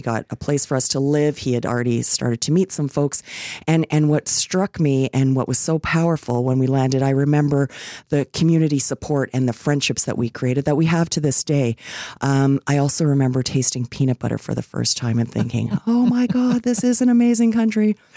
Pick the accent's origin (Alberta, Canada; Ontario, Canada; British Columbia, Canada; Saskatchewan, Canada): Ontario, Canada; also born or lived in Ireland; So I was 4 years old. We moved from Ireland to Canada. My dad was a miner. So we moved to a small town in northwestern Ontario called Manitowoc.